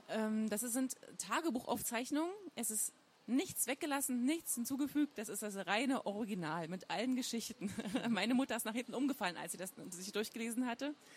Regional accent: Wittenberg, Saxony-Anhalt, Germany; born there; also born or lived in Potsdam; ich bin geboren in der Lutherstadt Wittenberg, gar nicht so weit weg hier von Leipzig.

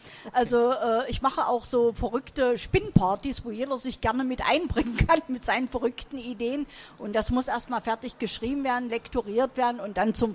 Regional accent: Saxony-Anhalt, Germany; Ich komme aus dem Salzlandkreis und wir kochen eigentlich relativ deftig.

